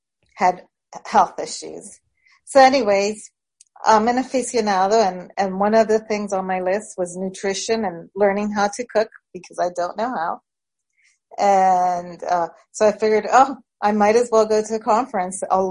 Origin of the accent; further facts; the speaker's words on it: Venezuela; now in Austin, United States; I live in Austin. I'm originally from Venezuela.